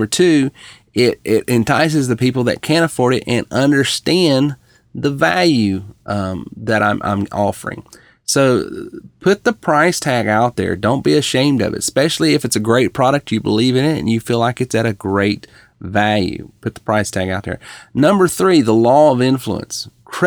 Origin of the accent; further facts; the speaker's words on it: the South, United States; You know, you can hear the way I talk. You know, I'm from the South.